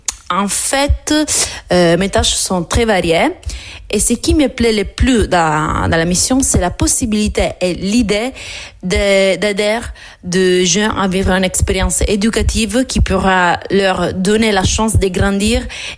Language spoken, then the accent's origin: French; Catania, Sicily, Italy; French is a second language; moved away as an adult; now in France; j'ai 29 ans, je suis Sicilienne, je viens de la ville de Catania.